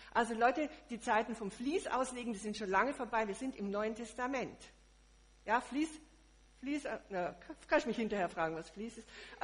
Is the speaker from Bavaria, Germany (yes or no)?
yes; Munich, Bavaria, Germany; ich komme ja aus München, da gibt es den Starnberger See